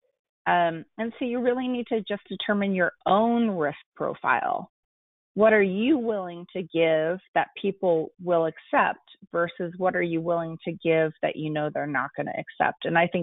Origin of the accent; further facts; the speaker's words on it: Washington, District of Columbia, United States; So Washington, D.C. is my hometown.